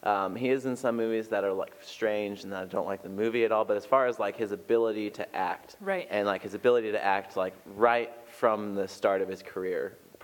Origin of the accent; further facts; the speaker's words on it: Peoria, Illinois, United States; born there; now in Kentucky, United States; I was born in Peoria, Illinois, but I claim.